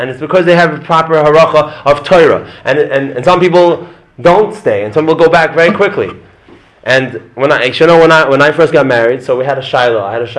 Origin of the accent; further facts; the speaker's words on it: Bnei Brak, Tel Aviv District, Israel; now in Jerusalem, Israel; because I'm from Bnei Brak, and I'm in Shalayim now